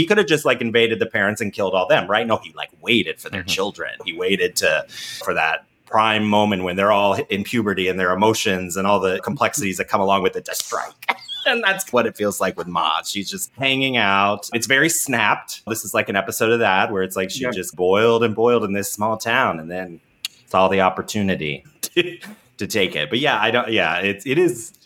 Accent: Ohio, United States; if I watch this with people that I grew up with in Ohio, we would recognize these.

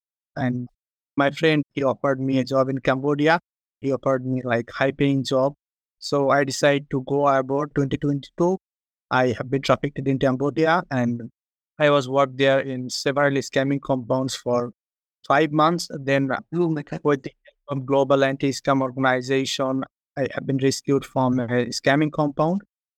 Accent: Bangladesh; I am from Bangladesh.

